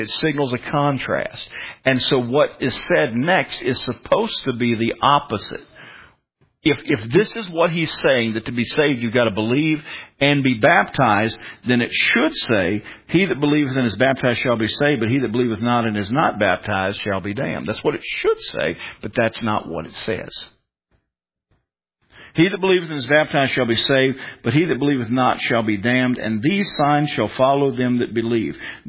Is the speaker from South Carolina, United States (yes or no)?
no; Richmond, Virginia, United States; Now, I come from the Richmond, Central Virginia area.